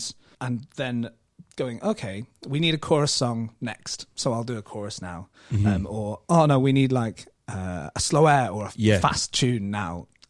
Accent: England, United Kingdom; So I grew up in the Peak District, not far from Sheffield

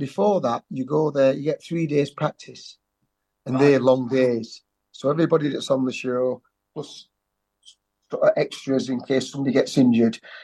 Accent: Sheffield, Yorkshire and the Humber, United Kingdom; and I'm from Sheffield, so I thought, something's got to help me.

